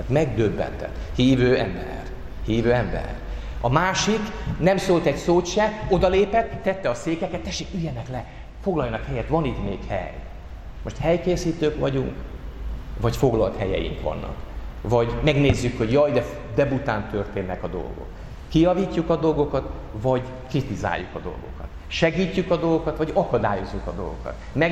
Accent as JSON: {"language": "Hungarian", "country": "Hungary", "said": "mert én hálás vagyok ért, hogy magyar vagyok"}